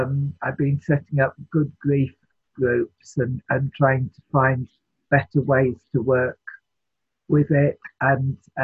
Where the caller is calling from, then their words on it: Hebden Bridge, Yorkshire and the Humber, United Kingdom; Susanna, I'm in Hebden Bridge. Heard of that?